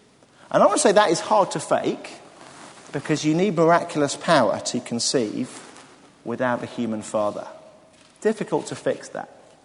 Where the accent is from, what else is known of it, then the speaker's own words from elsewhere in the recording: Bedford, East of England, United Kingdom; born there; was supposed to be born in Cambridge, in the maternity hospital there, but I arrived 2 weeks early during a dinner party, and so I was born in Bedford.